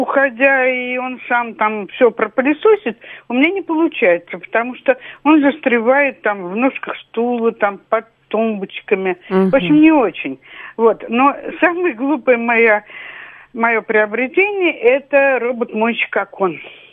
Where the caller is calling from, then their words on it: Moscow, Russia; я из Москвы.